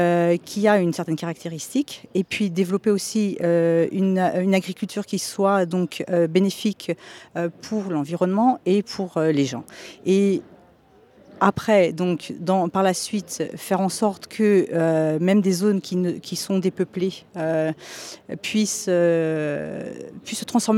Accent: Portugal; French is a second language; je viens du Portugal donc, à l'occasion du séminaire des biorégions en Europe.

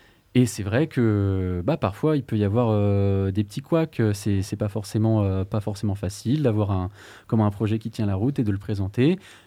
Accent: Hauts-de-France, France; Oui, voilà, même chez moi dans le Nord, c'est pareil.

